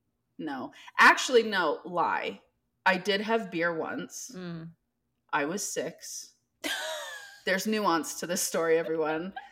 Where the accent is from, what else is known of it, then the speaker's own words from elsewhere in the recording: New York, United States; now in Salt Lake City, United States; Yeah, so I grew up in New York State, and I will still claim that for the rest of forever, that I am from New York. So I've lived in the Salt Lake City area for like 14 years.